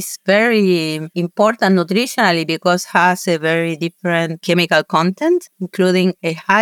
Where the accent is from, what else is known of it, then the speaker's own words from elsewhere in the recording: Chile; English is a second language; In Chile, coming to my home country, we have an increasing exploitation of NTFPs that include shrubs, trees.